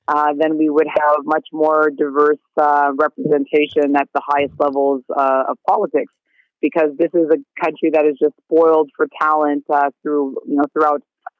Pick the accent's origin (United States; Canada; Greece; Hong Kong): Canada; Toronto, Ontario; I'm a lawyer and I'm from Toronto.